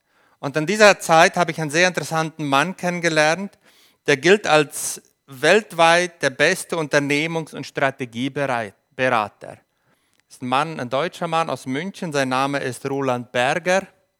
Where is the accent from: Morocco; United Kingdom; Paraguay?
Paraguay; ich bin in Paraguay geboren und aufgewachsen, deutscher Ursprung, also meine Eltern sind Deutsche.